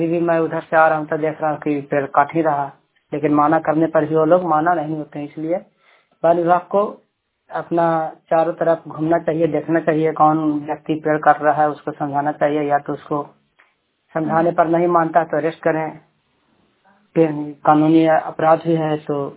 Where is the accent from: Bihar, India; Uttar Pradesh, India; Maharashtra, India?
Bihar, India; Chandi; मैं चंडी का रहने वाला हूँ, जिला नालंदा हुआ, चंडी थाना हुआ।